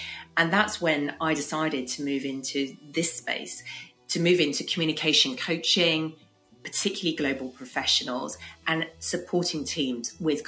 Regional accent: London, United Kingdom; if I describe myself, I'm a Londoner, I'm British

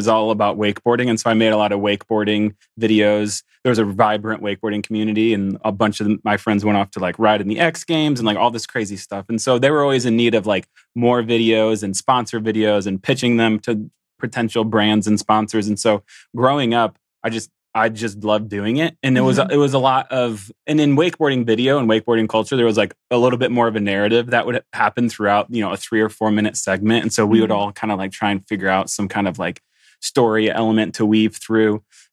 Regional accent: Michigan, United States; now in St. Louis, United States; I grew up in Michigan and then kind of wandered around through a handful of different colleges and then ended up eventually graduating from one just outside of town here in St. Louis.

